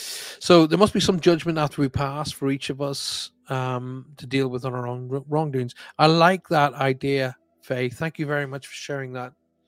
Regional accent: Ireland; by the way, I that's a colloquialism I have actually picked up from the United States. I'm Irish and I do find myself saying it

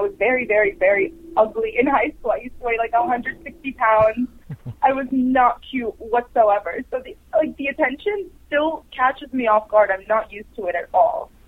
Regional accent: Maryland, United States; I grew up in Maryland, and at the time Maryland was in the ACC

